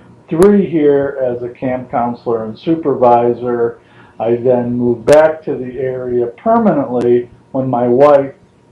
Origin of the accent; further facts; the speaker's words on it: Charlotte, Michigan, United States; born there; I was born in Charlotte, Michigan.